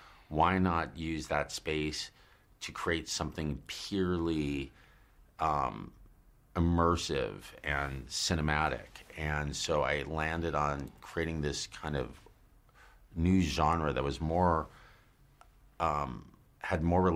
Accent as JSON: {"language": "English", "town": "Los Angeles", "region": "California", "country": "United States", "tie": "born or raised there", "said": "I think growing up in Los Angeles in the 70s, my parents were rather straight, so they didn't listen"}